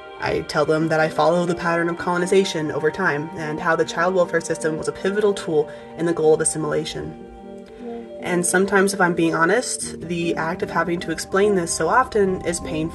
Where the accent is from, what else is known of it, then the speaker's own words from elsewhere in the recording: Oklahoma, United States; Boarding school stories are extremely prominent in indigenous communities across my home state of Oklahoma